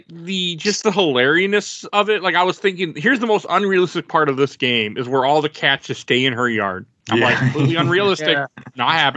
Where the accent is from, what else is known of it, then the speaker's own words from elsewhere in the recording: Milwaukee, Wisconsin, United States; moved away as an adult; now in Twin Cities, United States; Like me, I'm from Milwaukee, Wisconsin. At 18, I moved up to, I mean, not that far, but I moved to the Twin Cities in Minnesota.